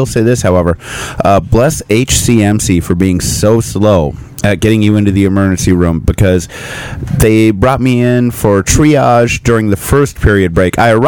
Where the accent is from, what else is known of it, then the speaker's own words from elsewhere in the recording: Minnesota, United States; Turning on the air conditioning in March kind of throws it off a little bit, being a Minnesotan.